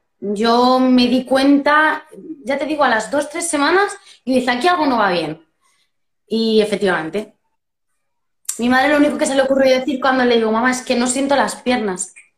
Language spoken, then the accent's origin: Spanish; Barcelona, Catalonia, Spain; tengo 29 años, soy de Barcelona